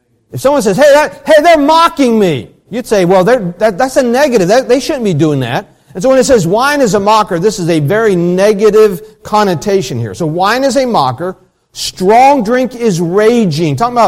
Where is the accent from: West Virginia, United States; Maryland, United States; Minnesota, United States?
West Virginia, United States; Especially, you know, growing up in West Virginia, if you've been in West Virginia, you know they have a few.